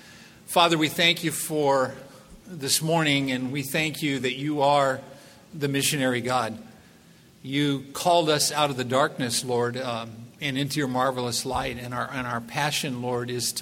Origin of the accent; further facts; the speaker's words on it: California, United States; also born or lived in Japan; I was raised in Southern California. Right out of high school, I went into the Army.